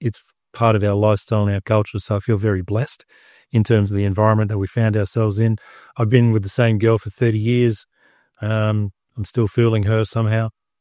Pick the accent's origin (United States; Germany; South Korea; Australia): Australia; Yeah, it's my proudest moment as an Australian, easily.